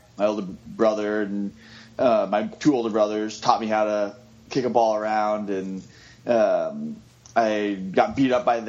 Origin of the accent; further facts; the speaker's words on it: Lebanon, Oregon, United States; So, I born and raised in Oregon. I grew up in a small town called Lebanon, which is about an hour and a half southeast of Portland. And small town, like 15,000 people.